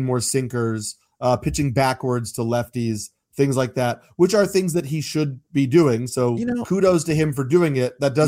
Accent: New York, United States; I mean, listen, I'm a New Yorker. We're allowed to do it.

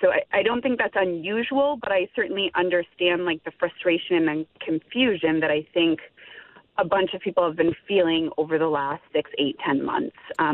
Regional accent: United States; I'm an American, I'm based in the U.S.

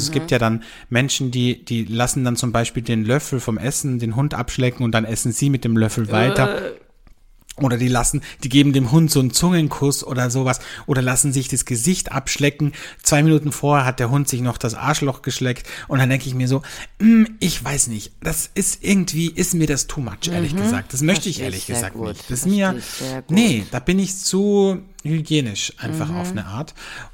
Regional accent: Austria; wir haben hier so viele Hunde bei uns in Österreich

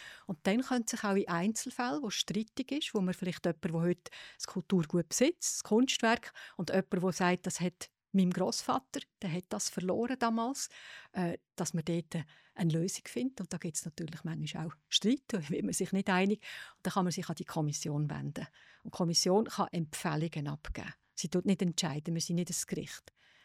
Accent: Aargau, Switzerland; also born or lived in Zug; Ja, also ich bin nur dort geboren. Ich bin im Kanton Aargau aufgewachsen.

